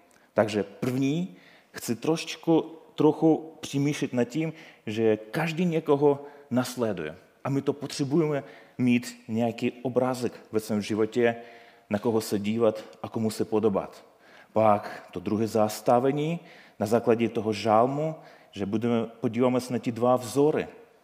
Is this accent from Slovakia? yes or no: no; Ukraine; Czech is a second language; now in Vsetín, Czechia; jsem Ukrajinec a zároveň uprchlík, který přijel spolu s rodinou hned poté, jak propukla válka na Ukrajině. Takže skoro budeme mít tady 3,5 roky, jak bydleme na Vsetíně. Patříme do církve Maják